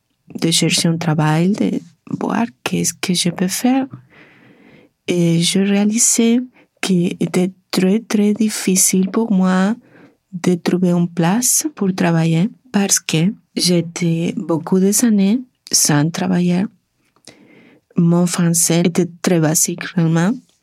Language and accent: French; Argentina; French is a second language; moved away as an adult; now in Canada; je viens de l'Argentine. J'ai arrivé au Canada l'année 2000 dans un échange étudiantil.